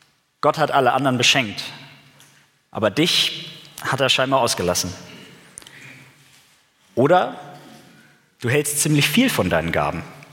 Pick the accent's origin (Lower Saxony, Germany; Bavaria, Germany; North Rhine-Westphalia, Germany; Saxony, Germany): Bavaria, Germany; war ich da im Heimaturlaub im schönen Frankenland. Ich komme nämlich aus der Nähe von Nürnberg, für die, die das nicht wissen, das ist in Bayern.